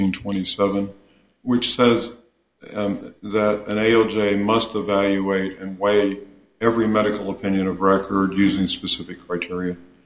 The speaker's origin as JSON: {"language": "English", "town": "Boone", "region": "North Carolina", "country": "United States", "said": "I'm an attorney from Boone, North Carolina"}